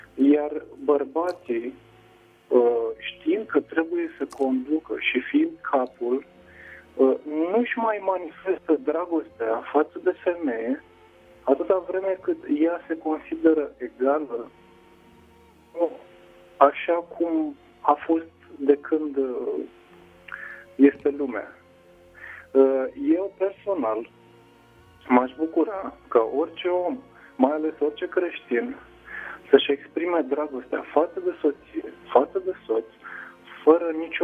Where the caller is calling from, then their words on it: Constanța, Constanța County, Romania; sunt din Constanța.